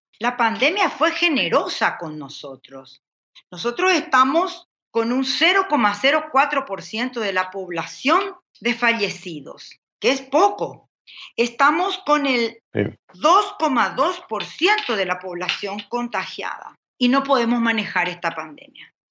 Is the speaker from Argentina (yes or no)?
no; Paraguay; Te pido que la próxima vez le dediques a Paraguay un poco más que a Surinam. Existimos, somos el corazón de América.